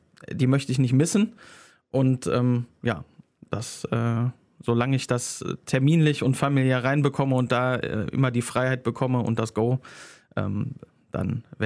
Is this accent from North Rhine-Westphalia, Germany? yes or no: yes; Wuppertal, North Rhine-Westphalia, Germany; ich liebe meine Heimatstadt und ich verteidige die auch gegen jeden, der sagt, was, wenn man durch Wuppertal fährt, über die B7, ja, was ist denn das für eine Stadt?